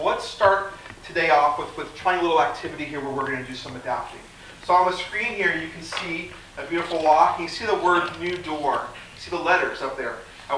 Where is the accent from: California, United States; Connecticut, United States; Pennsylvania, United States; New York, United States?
California, United States; Fresno; Came back to California where home is. I'm originally from Fresno.